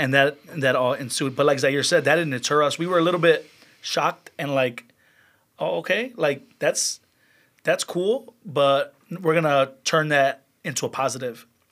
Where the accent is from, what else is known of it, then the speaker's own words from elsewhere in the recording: Chicago, Illinois, United States; I grew up in Belmont Cragen my whole life. Went to public school in Belmont Cragen. But the reality is, I don't live there, right?